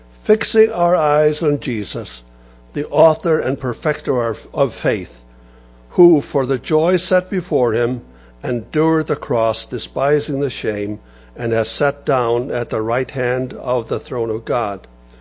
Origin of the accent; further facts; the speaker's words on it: Faroe Islands; accent: Faroese; first language Faroese; English is a second language; now in United States; But I still have that slight Faroese accent because of my native tongue. When I came to the States in 65, I didn't speak a word of English.